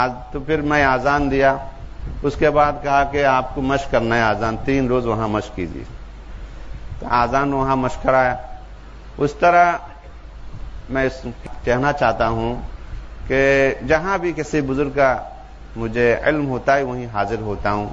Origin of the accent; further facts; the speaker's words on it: Cox's Bazar, Chittagong Division, Bangladesh; مہسکالی کے عام رہنے والے ہیں, بہت دور جو خلیج بنگال کے سرے میں ہیں, بنگلہ دیش کے بالکل جنوب سائڈ میں, وہاں ہمارا وطن ہے.